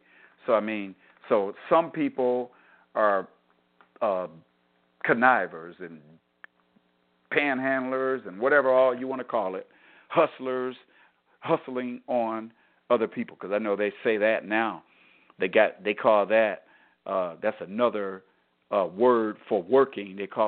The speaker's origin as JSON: {"language": "English", "region": "Michigan", "country": "United States", "said": "because I'm from Michigan. So this, the capital of Michigan is Lansing, Michigan."}